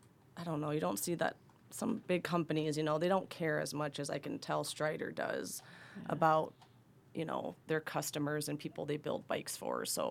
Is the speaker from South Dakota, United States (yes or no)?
yes; Springfield, South Dakota, United States; We're from Springfield, South Dakota.